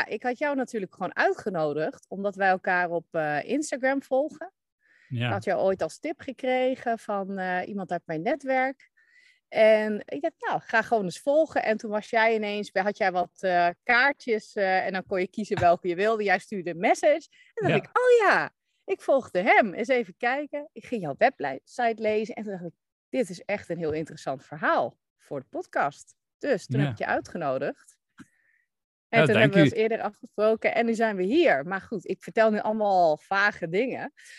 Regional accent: Netherlands; now in Belgium; Ik kom natuurlijk uit Nederland, maar ik woon nu in België.

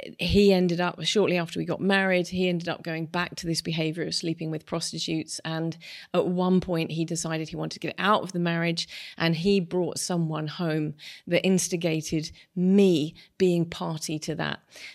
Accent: London, United Kingdom; I'm English. I grew up in London, and then moved to the country. And my childhood, I'm a child of the 70s

